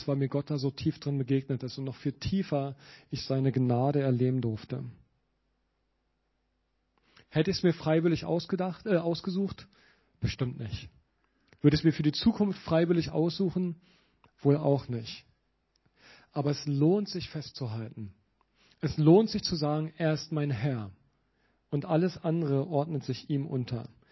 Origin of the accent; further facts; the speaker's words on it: Berlin, Germany; Ich komme ja aus Berlin ursprünglich.